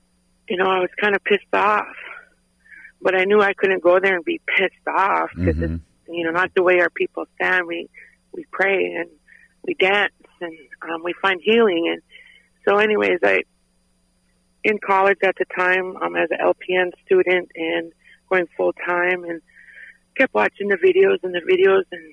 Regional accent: Leech Lake, Minnesota, United States; So, well, I'm from Leech Lake. I'm almost 55. No, I'm 52. And I am a mother of five, and I live on Leech Lake here in northern Minnesota.

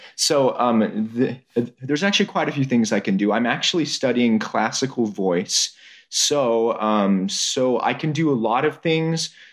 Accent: Sugar Land, Texas, United States; So I'm from the Houston area, a town called Sugarland, Texas.

